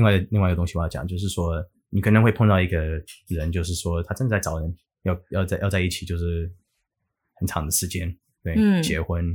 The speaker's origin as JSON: {"language": "Chinese", "country": "United States", "second_language": "Chinese", "said": "我们美国人也是会说"}